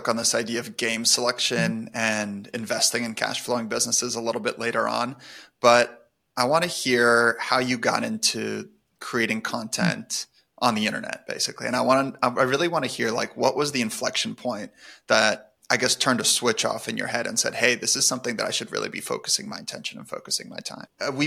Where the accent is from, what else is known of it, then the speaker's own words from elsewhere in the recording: San Francisco, California, United States; I grew up in San Francisco, so I was surrounded by tech startups. That's all I knew.